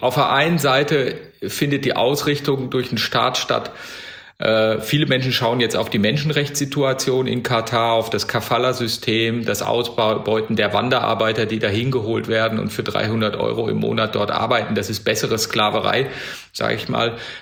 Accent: Bielefeld, North Rhine-Westphalia, Germany; Ich bin Bielefelder, bin da aufgewachsen

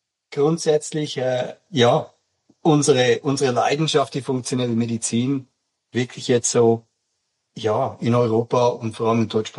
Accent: Switzerland; also born or lived in United States; wie ihr hört, ich bin Schweizer. War aber lange Zeit in den USA, Kalifornien, für 22 Jahre

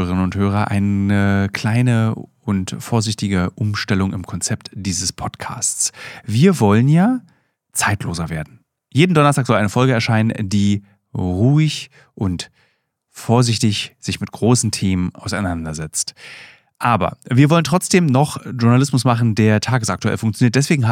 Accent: Berlin, Germany; Ich als Berliner sagen, nein.

